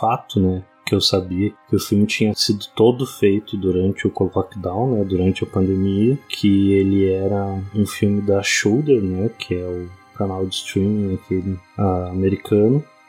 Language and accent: Portuguese; Brazil; Eu sou brasileiro, né?